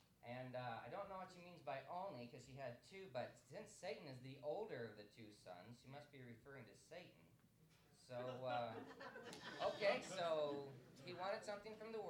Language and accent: English; Deer Park, Washington, United States; We are local people from around this place. I grew up in Deer Park, and my wife grew up in Elk, Washington